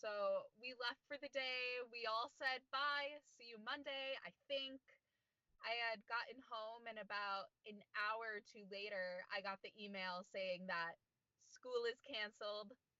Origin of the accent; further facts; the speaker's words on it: Hoffman Estates, Illinois, United States; So I am from Hoffman Estates, Illinois, and I am music ed.